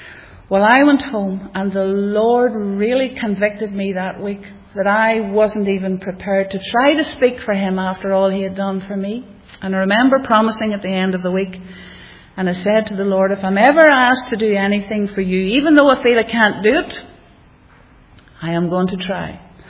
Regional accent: Rathfriland, Northern Ireland, United Kingdom; But I was born outside Rathfrey Island on a farm, sent along to church and Sunday school

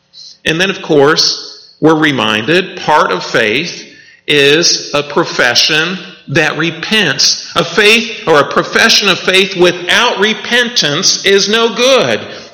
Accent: Midwest, United States; Now, if you're like me growing up in the Midwest

